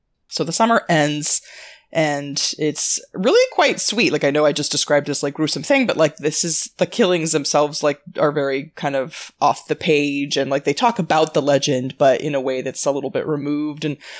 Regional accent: California, United States; I grew up in California, as I think I've said many times

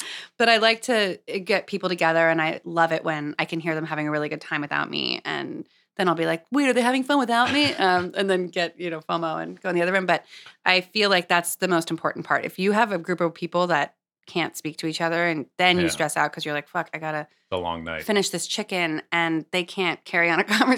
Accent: Los Angeles, California, United States; I grew up in Los Angeles. We had KCRW, a great radio station.

